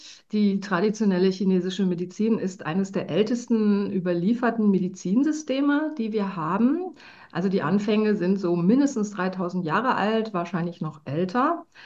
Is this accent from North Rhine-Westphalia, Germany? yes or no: yes; Cologne, North Rhine-Westphalia, Germany; wie du schon gesagt hast, ich bin aus Köln.